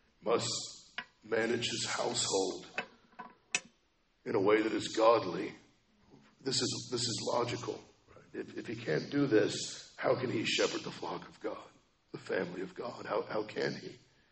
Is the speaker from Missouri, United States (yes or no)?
yes; Kansas City, Missouri, United States; I don't know what team you guys root for, but I'm from Kansas City.